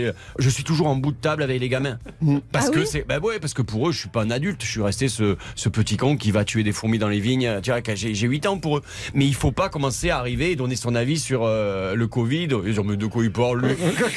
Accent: Perpignan, Occitanie, France; born there; Ouais, je suis né à Perpignan et toute ma famille est à Marseille, donc en fait, je me partage entre Perpignan et Marseille.

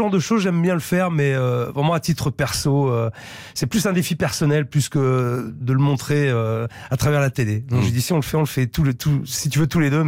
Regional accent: Bordeaux, Nouvelle-Aquitaine, France; À Talence, bien sûr. J'ai grandi à Bordeaux. Mes parents avaient un restaurant basque, Cours de l'Isère, près du marché des Capucins. Ouais. Et donc, j'ai passé une partie de ma vie à Bordeaux

